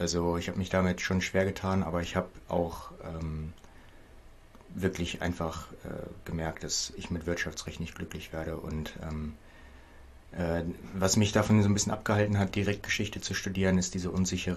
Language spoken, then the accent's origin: German; Büren, Lower Saxony, Germany; Ich komme eigentlich aus dem Landkreis Nienburg-Weser und bin dort in einem kleinen, netten 500-Einwohner-Dorf aufgewachsen. Das heißt Büren.